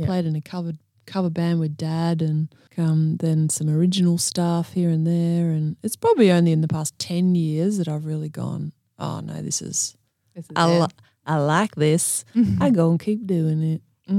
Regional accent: Cunderdon, Australia; I grew up in Cunderdon and there's no whopper in Cunderdon. And then when you like leave Cunderdon to go to high school

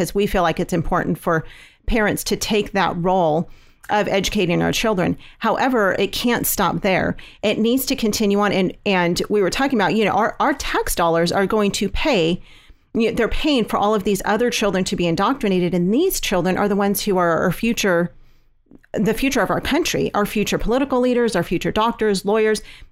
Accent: California, United States; We're from California.

